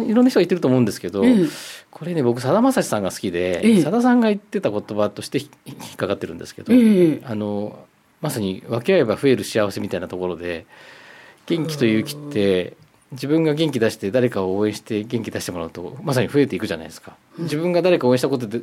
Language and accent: Japanese; Sagamihara, Kanagawa, Japan; 私ここ生まれ育ちなんで相模原で、